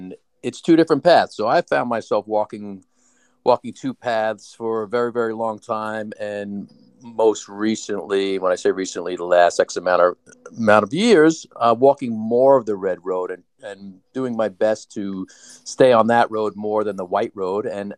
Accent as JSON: {"language": "English", "town": "Brooklyn", "region": "New York", "country": "United States", "tie": "born or raised there", "also_born_or_lived": "Queens / Long Island", "said": "So yeah, I grew up, I was born in Brooklyn, nice Jewish boy from Brooklyn, and lived there for years and lived in Queens, New York, and spent most of my life on Long Island."}